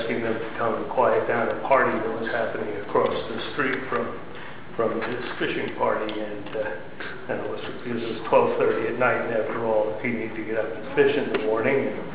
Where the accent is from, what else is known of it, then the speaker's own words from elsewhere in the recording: Long Island, New York, United States; I grew up in New York on Long Island, and it's not quiet and very crowded.